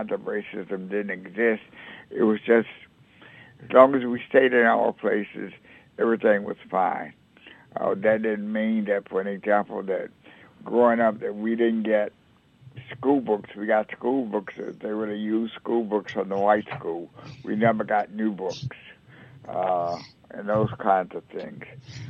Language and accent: English; Bogalusa, Louisiana, United States; Bogalusa was really kind of a unique place to grow up, kind of different from most southern towns, because Bogalusa was had a factory in it, and so it was not a town that depended on agriculture, tobacco